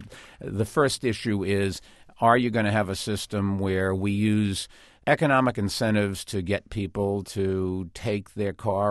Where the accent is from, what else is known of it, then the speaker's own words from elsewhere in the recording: Boston, Massachusetts, United States; now in New York, United States; Truth of the matter is, I grew up in Boston. I was a Celtics fan in those days.